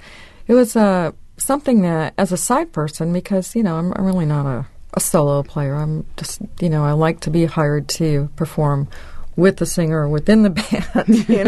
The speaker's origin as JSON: {"language": "English", "town": "Woodstock", "region": "New York", "country": "United States", "tie": "born or raised there", "said": "or I think in one instance I sent the recordings to my hometown of Woodstock, New York"}